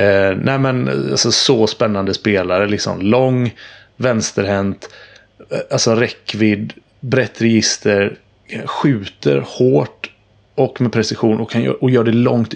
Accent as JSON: {"language": "Swedish", "town": "Gothenburg", "region": "Västra Götaland County", "country": "Sweden", "said": "Och jag hade för mig att han var från typ Frölunda-trakten där jag är ifrån."}